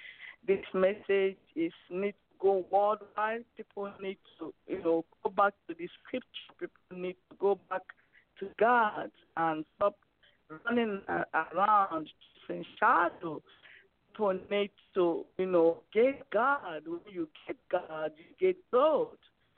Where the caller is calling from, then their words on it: Maryland, United States; I'm calling from Maryland.